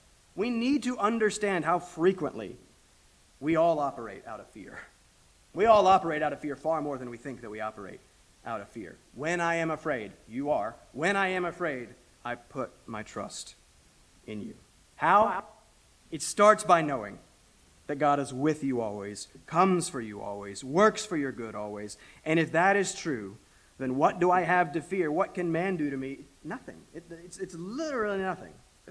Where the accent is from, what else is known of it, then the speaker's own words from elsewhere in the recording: the South, United States; Growing up in the South, we pretended for a while that we liked fishing.